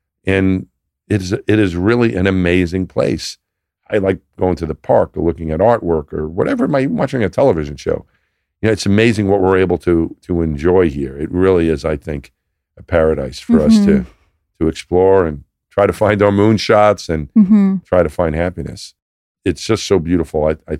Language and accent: English; New York, United States; I thought of myself more as a New Yorker. You know, the region maybe. I'm from New York. That's where I'm from.